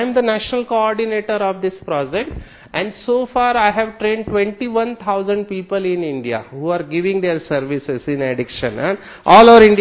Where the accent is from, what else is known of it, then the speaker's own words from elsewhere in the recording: Mumbai, Maharashtra, India; I am born and brought up from a slum area of Mumbai, I am born and brought up from a slum area, मैं 100 square feet में बड़ा हुआ हूं।